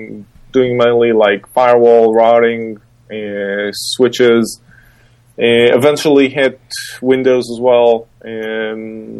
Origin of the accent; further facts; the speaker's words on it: Israel; English is a second language; If you haven't figured it out by the like bad broken accent, I'm from Israel.